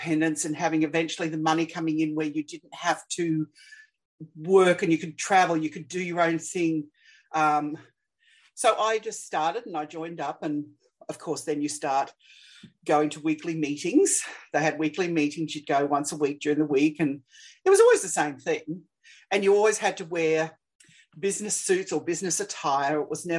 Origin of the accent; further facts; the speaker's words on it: Australia; I was teaching in Australia. I'm Australian, obviously.